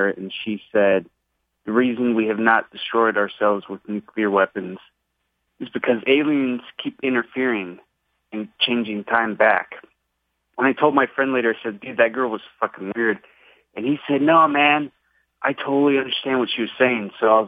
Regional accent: Minnesota, United States; I'm from Minnesota.

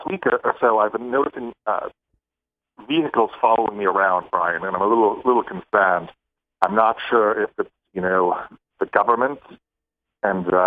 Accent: Canada; And I grew up in Canada, so I, you know, took French for about 12 years

